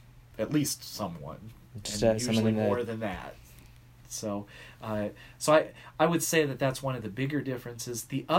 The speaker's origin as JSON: {"language": "English", "region": "Pennsylvania", "country": "United States", "tie": "born or raised there", "also_born_or_lived": "Scranton, Pennsylvania / Erie, Pennsylvania", "said": "I was born in Scranton, Pennsylvania, when my dad was in seminary. But my father is from Pittsburgh, Pennsylvania, and he was a priest, so we moved around a bit. So we lived around the Pittsburgh area."}